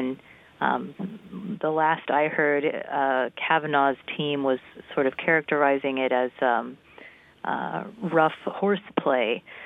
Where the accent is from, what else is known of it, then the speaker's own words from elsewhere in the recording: Texas, United States; I certainly miss my hometown, and I miss Texas more than anything.